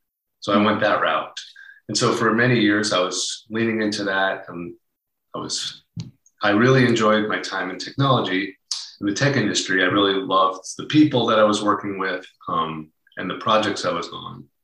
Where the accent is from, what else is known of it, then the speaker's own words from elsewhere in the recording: New York, United States; also born or lived in Seattle; So I grew up in New York. I was raised in just north of New York City.